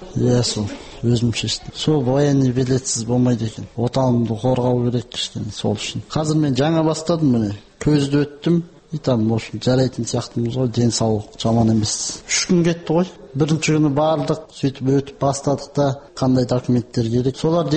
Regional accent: East Kazakhstan Region, Kazakhstan; Туған жерім Шығыс Қазақстан облысы.

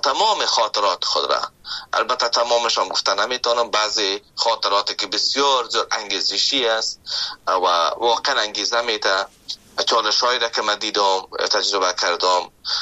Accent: Afghanistan; now in Canada

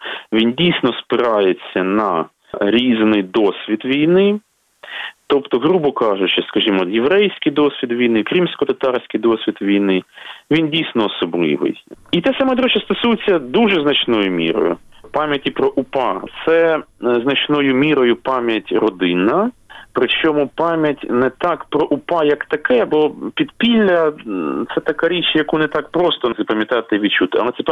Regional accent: Dnipro, Dnipropetrovsk Oblast, Ukraine; в моєму рідному Дніпропетровську

